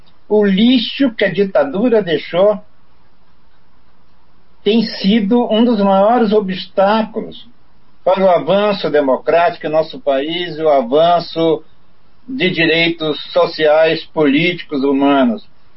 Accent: Niterói, Rio de Janeiro, Brazil; moved away as an adult; now in Foz do Iguaçu, Brazil; Eu vim de Niterói. Eu vim de Niterói em 1967 fazer a guerrilha rural contra a ditadura. De lá para cá aconteceram muitas coisas e eu me tornei paranaense. Sou até cidadão honorário de Foz do Iguaçu.

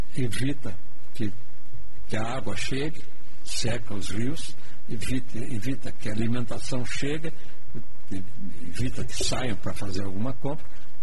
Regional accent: Mafra, Santa Catarina, Brazil; born there; Eu nasci em Mafra, no centro do Contestado, ali perto de Negro, ali perto de Canoinhas, Caçador.

